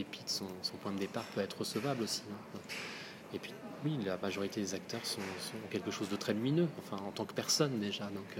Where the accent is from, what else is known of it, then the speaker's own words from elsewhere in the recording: Paris, Île-de-France, France; Je suis parisien en l'occurrence, donc de filmer Paris